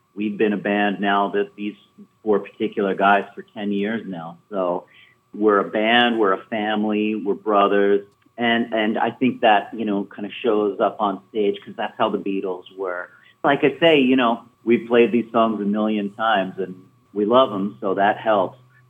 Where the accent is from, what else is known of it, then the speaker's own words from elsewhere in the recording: Philadelphia, Pennsylvania, United States; I grew up in Philadelphia, so I was used to being on stage and singing and playing guitar